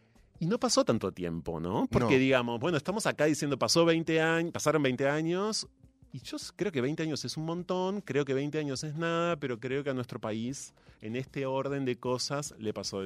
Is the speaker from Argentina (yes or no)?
yes; Ensenada, Buenos Aires Province, Argentina; Yo pasé buena parte de mi infancia mirando Yo me quiero casar y usted en mi ciudad natal, en Ensenada.